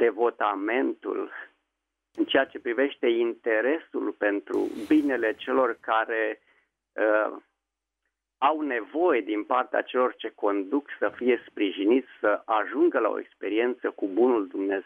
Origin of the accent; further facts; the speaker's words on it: Vulcana-Băi, Dâmbovița, Romania; sunt din Vulcana Băi Dâmbovița